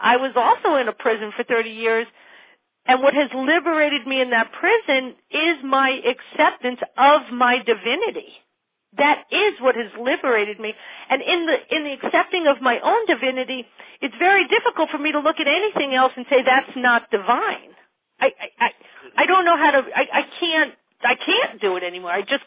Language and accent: English; Connecticut, United States; Now, I grew up in Fairfield County, basically plenty of food, plenty of shelter, plenty of thing